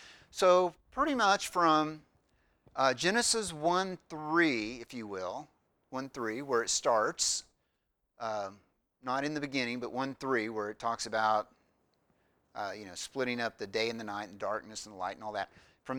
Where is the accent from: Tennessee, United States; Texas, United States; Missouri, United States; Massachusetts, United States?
Missouri, United States; also born or lived in Illinois / Jacksonville; I was born in Illinois. I grew up in Missouri. So I talk pretty slow, being from Missouri. But I did spend some time in Florida